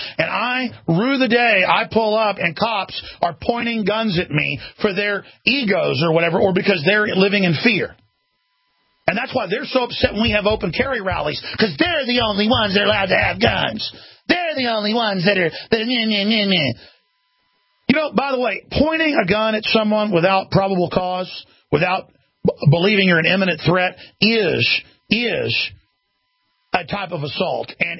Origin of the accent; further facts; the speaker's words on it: Dallas, Texas, United States; I mean, I grew up in Dallas, folks.